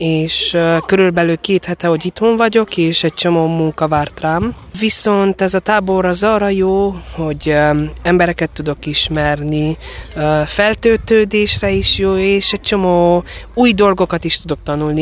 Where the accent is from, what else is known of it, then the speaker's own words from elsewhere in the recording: Csíkkarcfalva, Harghita, Romania; és Csikkarcfalváról jöttem.